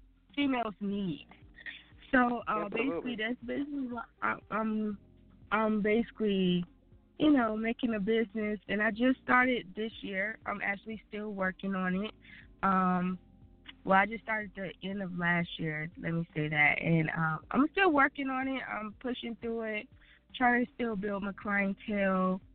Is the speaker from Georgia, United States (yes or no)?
yes; Atlanta, Georgia, United States; I'm from Atlanta. I'm 19 years old.